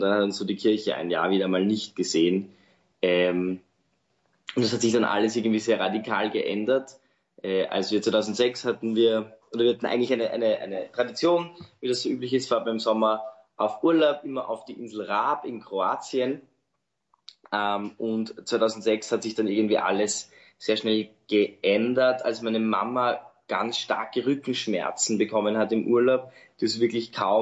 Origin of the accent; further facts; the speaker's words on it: Eckendorf, Germany; Ich komme aus Eckendorf, aus der unteren Feldgasse.